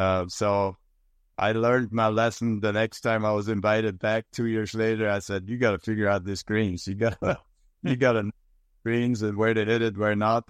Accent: Germany; English is a second language; growing up in Germany, playing the European Tour in the in the mid-70s, I had never seen a golf course like Augusta.

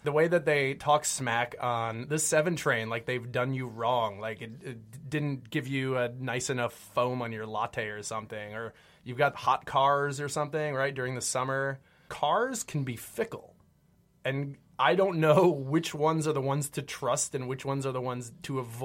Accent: New York, United States; You know, I'm from New York originally, so I kind of.

